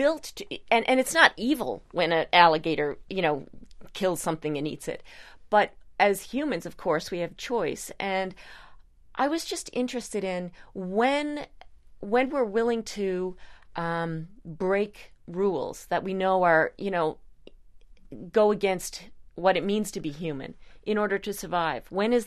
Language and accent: English; Newfoundland and Labrador, Canada; We have a Newfoundland dictionary, our own flag. And so in many ways, Newfoundlanders feel like we are separate from Canada.